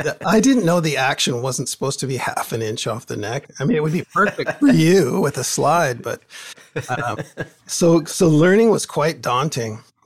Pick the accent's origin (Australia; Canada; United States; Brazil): Canada; Port Moody, British Columbia; growing up in Port Moody, everybody had a a band, garage band